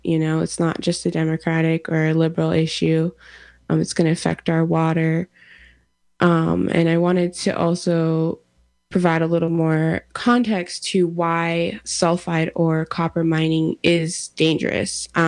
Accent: South Dakota, United States; I am Sechangu Lakota from the Rosebud Sioux Nation, as well as a descendant of the White Earth Nation.

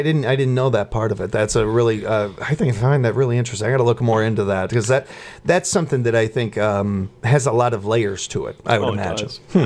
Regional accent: Chicago, Illinois, United States; I grew up around the United Nations. I mean, Chicago, you got Little Italy, Little Chinatown, you've got all these different things, and it's all I knew growing up

